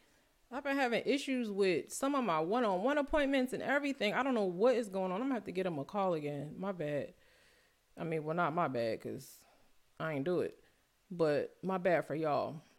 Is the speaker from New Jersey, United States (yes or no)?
yes; New Jersey, United States; Listen, I'm from North Jersey, right? Growing up, I remember I had to study to get my driver's license.